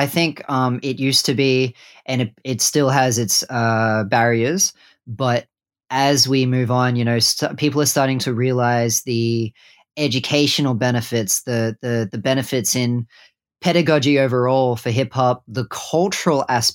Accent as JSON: {"language": "English", "town": "Wollongong", "region": "New South Wales", "country": "Australia", "tie": "born or raised there", "said": "my family is from Brewarrina, but I grew up in Wollongong, and born and raised in Wollongong"}